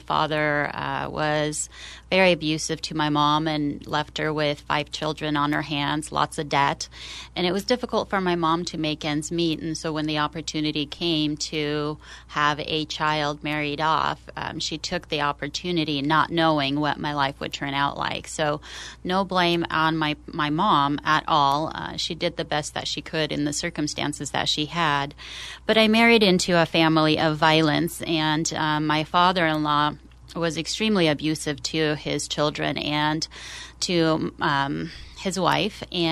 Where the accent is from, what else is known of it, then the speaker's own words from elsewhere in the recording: Oregon, United States; Hi. So, yes, I was born and raised here in Oregon. My parents immigrated here to the United States as refugees.